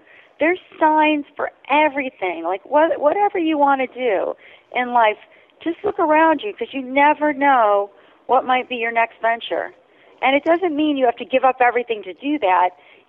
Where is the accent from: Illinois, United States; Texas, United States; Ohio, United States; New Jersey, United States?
Ohio, United States; now in New York City, United States; Yeah, so I grew up in Ohio. I had horses and rabbits and dogs and cats.